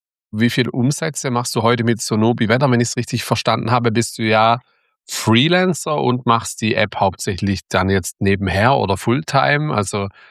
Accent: Baden-Württemberg, Germany; hat es ein Geschmäckle, wie man bei uns im Ländle sagt.

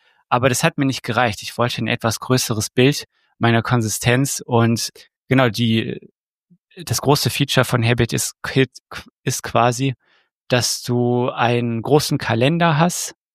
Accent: Moers, North Rhine-Westphalia, Germany; ich komme aus Moers in NRW, bin aktuell 32 Jahre alt

